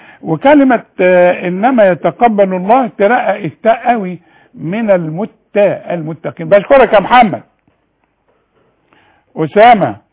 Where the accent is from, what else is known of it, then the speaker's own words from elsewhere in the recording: Sharqia Governorate, Egypt; لأن أنا من الشرقية.